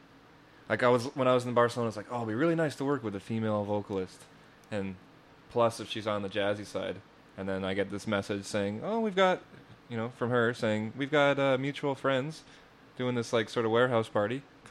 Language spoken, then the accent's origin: English; Canada; I'm from Canada.